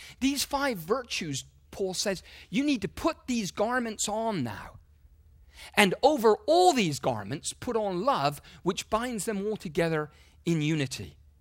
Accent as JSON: {"language": "English", "region": "England", "country": "United Kingdom", "said": "I'm an Englishman. Who you graciously allow to live here."}